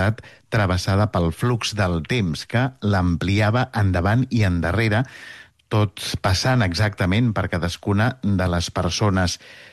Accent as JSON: {"language": "Catalan", "town": "Blanes", "region": "Catalonia", "country": "Spain", "said": "He de dir que jo sóc de Blanes"}